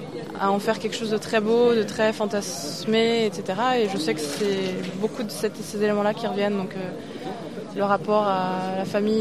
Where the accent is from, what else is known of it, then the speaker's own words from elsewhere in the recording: Gabon; Moi je suis gabonaise d'Afrique centrale, donc un petit pays d'Afrique centrale.